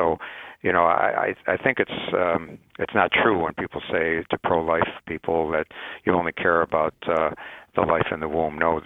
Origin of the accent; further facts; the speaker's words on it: Chicago, Illinois, United States; I was the president of my high school Young Democrats Club growing up in Chicago, but that was back in the 1960s